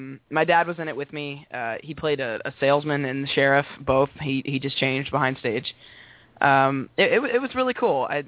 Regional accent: St. Louis, Missouri, United States; I'm from St. Louis originally, and when I was 7, I was taking singing lessons

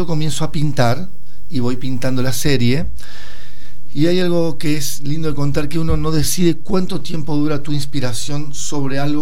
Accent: Villa Carlos Paz, Córdoba, Argentina; Yo resido en Villa Carlos Paz, he nacido allí, soy cordobés, vengo de las sierras

